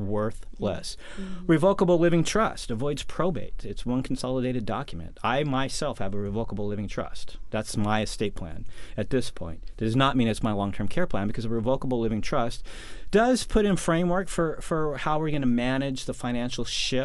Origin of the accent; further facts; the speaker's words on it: Tacoma, Washington, United States; So I'm from Tacoma.